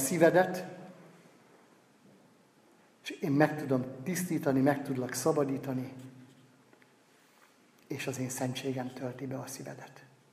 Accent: Sárospatak, Borsod-Abaúj-Zemplén, Hungary; Sárospataki vagyok, tehát a Tokaj hegy alja és a bor, az az életünkhöz, a napi életünkhöz hozzátartozott gyerekkoromtól kezdve

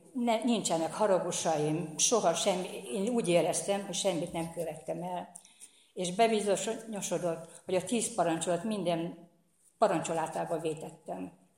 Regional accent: Nyíregyháza, Szabolcs-Szatmár-Bereg, Hungary; Nyíregyházán evangélikus családba születtem. Gyerekkoromban jártam hittanórára. A nagy templomba kereszteltek, ott konfirmáltam, ott kötöttem házasságot.

